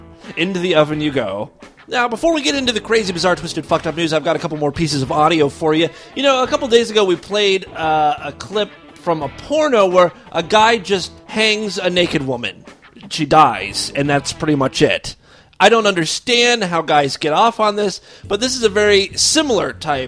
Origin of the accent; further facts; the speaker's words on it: Ashtabula, Ohio, United States; I'm heading up to my hometown of Ashtabula for my niece's birthday party